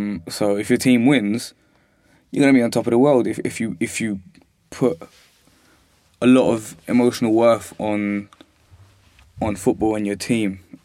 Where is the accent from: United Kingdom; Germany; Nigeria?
United Kingdom; Camden, London; I grew up in Camden, so I should really be supporting Arsenal if I support my local team, but I wasn't born in this country